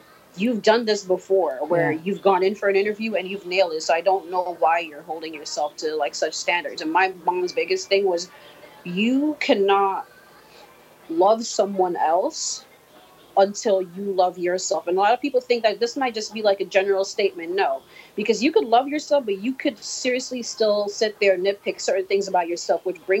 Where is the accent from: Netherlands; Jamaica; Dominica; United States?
Dominica; However, I was born and raised in Dominica, so I grew up around in that culture.